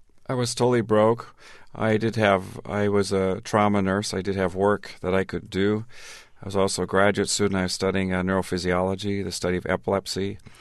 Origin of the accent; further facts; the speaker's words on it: Tanzania; also born or lived in Minnesota, United States; Well, I grew up in Tanzania. I was born in Minnesota, Garrison Keillor stock, Minnesota Norwegian Lutheran. But when I was 3 months old, my parents went to Tanzania.